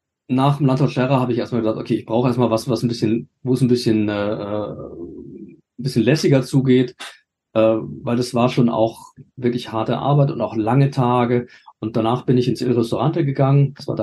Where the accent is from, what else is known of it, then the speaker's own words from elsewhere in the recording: Hohwacht, Schleswig-Holstein, Germany; also born or lived in Kiel / Lütjenburg; Ich bin in Kiel geboren, bin an der Ostseeküste aufgewachsen, in Hohwacht und Lütjenburg.